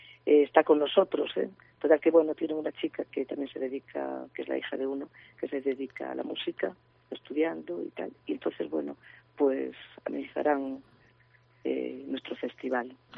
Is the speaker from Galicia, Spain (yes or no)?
yes; Ferrol, Galicia, Spain; yo no recalco, y eso que soy de Ferrol, no recalco que es un sitio maravilloso para visitar